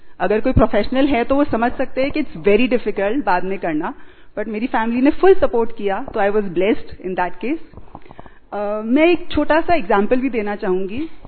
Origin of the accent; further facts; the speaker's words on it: Jaipur, Rajasthan, India; मैं जयपुर से हूँ और जयपुर पीस पैलेस में करीब अभी कुछ ही महीनों पहले मैंने यहाँ पे ज्वाइन किया है